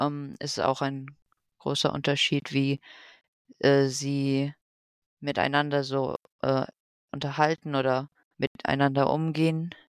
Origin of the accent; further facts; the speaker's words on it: Philippines; also born or lived in Germany; ich bin ja quasi in Philippinen aufgewachsen und das war einfach so normal für mich. Und dann, es war so andersrum, als ich in Deutschland war es nicht so normal. Und ja, ich bin gewöhnt jetzt in beiden Ländern zu leben